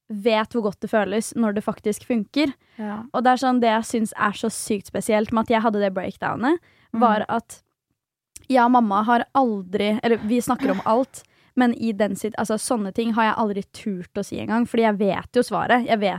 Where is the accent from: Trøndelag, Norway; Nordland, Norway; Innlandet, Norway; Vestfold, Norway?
Vestfold, Norway; Svelvik; Jeg var hjemme i Svelvik hos mamma og pappa.